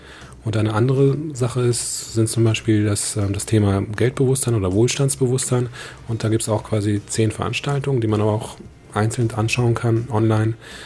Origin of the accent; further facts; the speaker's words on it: Germany; born there; Genau, ich bin in Deutschland geboren.